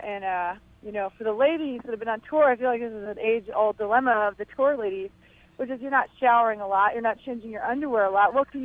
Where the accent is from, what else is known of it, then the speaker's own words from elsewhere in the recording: New York, United States; I'm originally from New York.